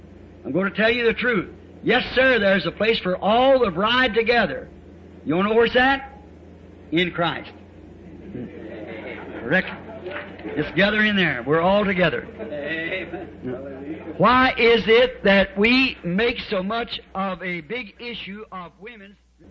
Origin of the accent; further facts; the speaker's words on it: Kentucky, United States; born there; I couldn't help because I was born in Kentucky. I went down there to school